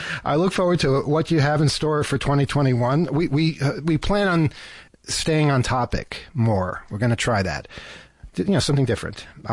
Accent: New York, United States; It's a part of New York. Growing up in New York is Channel 11, WPIX.

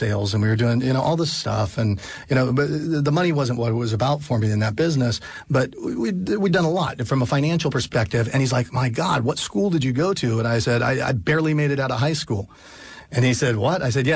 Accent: California, United States; You know, we come from California. We're here in New York now.

